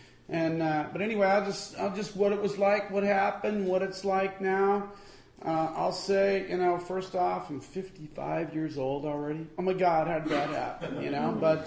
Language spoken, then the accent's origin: English; Berkeley, California, United States; I grew up in Berkeley, you know. I was a kid in the 60s during their fun time